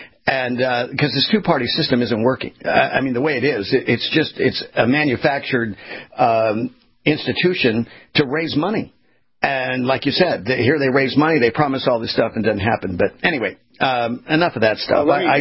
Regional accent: California, United States; because I came from California. I saw what a one-party state can do.

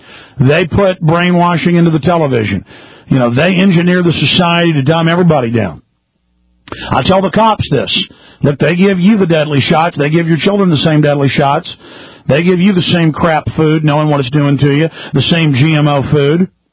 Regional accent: the South, United States; Well, you know, I'm a Southerner, he's a Yankee.

